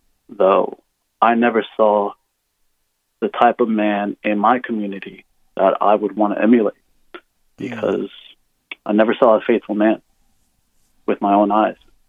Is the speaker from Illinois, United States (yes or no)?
yes; Normal, Illinois, United States; I'm a 29-year-old Mexican-American male, and I don't know my biological father. And I was raised in Normal, Illinois.